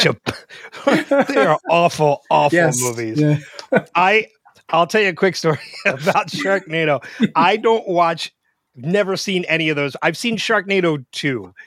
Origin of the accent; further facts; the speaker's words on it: Philadelphia, Pennsylvania, United States; We're from the Philadelphia area, Brandy. Like, people here want their news.